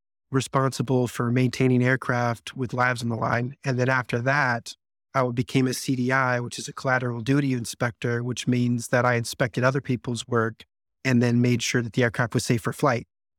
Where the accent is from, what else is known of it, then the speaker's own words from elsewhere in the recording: Las Vegas, Nevada, United States; I am oldest of seven. I grew up in Las Vegas, Nevada, actually, and I was homeschooled